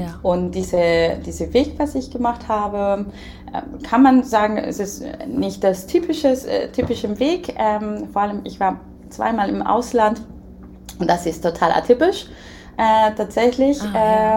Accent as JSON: {"language": "German", "region": "Puebla", "country": "Mexico", "tie": "born or raised there", "second_language": "German", "lives_now": "Germany", "said": "Ja, ich bin tatsächlich in Mexiko geboren, in Puebla. Puebla vielleicht ist nicht der bekannteste Ort in Mexiko, da keine Tourismus da gibt. Es liegt 2 Stunden entfernt von Mexico City. Und ich bin da aufgewachsen"}